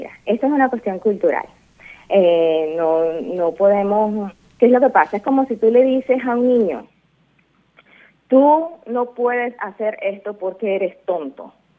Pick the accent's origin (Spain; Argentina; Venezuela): Venezuela; Y yo digo, pues como venezolana que lo he vivido, que sé lo que es estar indefenso